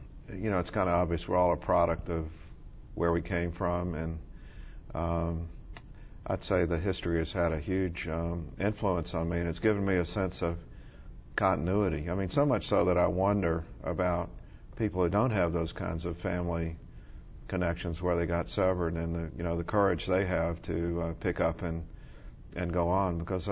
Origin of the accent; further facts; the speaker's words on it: Anderson, South Carolina, United States; born there; now in Charleston, United States; So I was born in Anderson, South Carolina, because there wasn't a hospital in Clemson where my dad was on the faculty at Clemson in the architecture school.